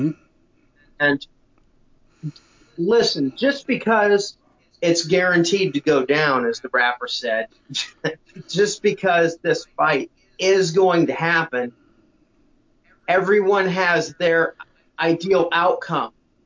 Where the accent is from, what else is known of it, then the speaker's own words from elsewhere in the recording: Iowa, United States; there was a right to duel in my home state of Iowa until it was removed from the Constitution in 1992.